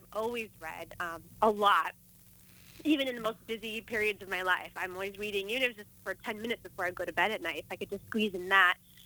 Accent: Michigan, United States; and I'm from Michigan originally, so I've got no Valley Girl voice in me at all.

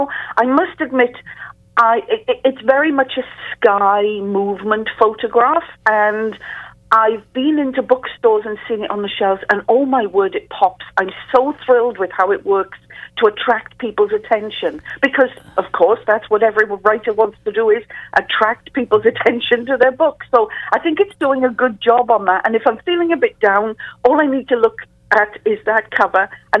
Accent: Wales, United Kingdom; But I was in Wales. My family is still in Wales. I'm from Wales. My husband's from Wales. His family's still in Wales.

